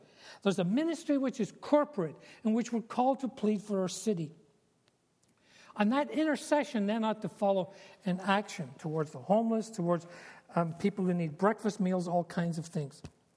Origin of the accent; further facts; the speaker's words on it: Scotland, United Kingdom; We were both born and raised in Scotland